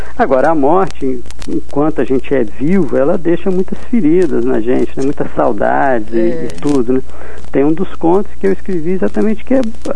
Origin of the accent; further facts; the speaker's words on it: Minas Gerais, Brazil; accent: mineiro; now in São Paulo, Brazil; É engraçado porque aqui eles falam que eu ainda tenho um sotaque mineiro forte. Mas eu vou em Passos e falo, pô, você não fala.